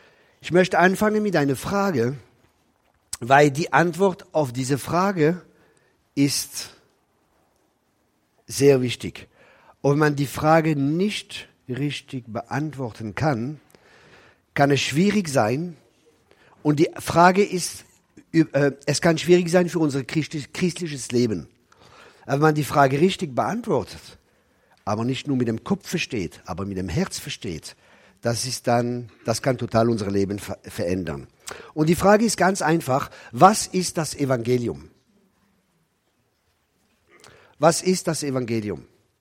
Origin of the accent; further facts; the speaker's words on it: Grand Est, France; Ich komme aus dem Elsass, aus dem verheißenen Land, wo Bier und Sauerkraut fließt. Ich bin 22 Jahre alt.